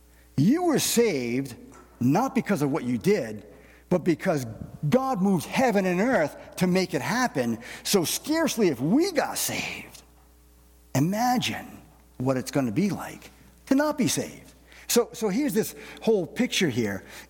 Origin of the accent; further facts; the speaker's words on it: Massachusetts, United States; we grew up in Massachusetts, a lot of Portuguese there.